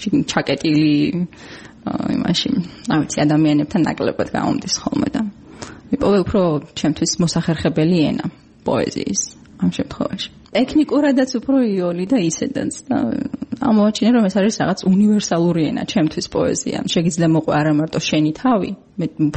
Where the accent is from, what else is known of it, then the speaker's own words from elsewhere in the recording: Mtskheta-Mtianeti, Georgia; ბავშვობა გავატარე ხევსურეთში, დავიპატე და გავიზარდე ხევსურეთში. ეს იყო ძალიან ჩაკეტილი სამყარო